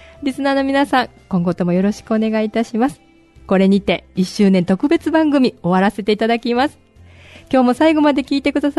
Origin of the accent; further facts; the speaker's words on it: Kadoma, Osaka, Japan; 私の地元門真で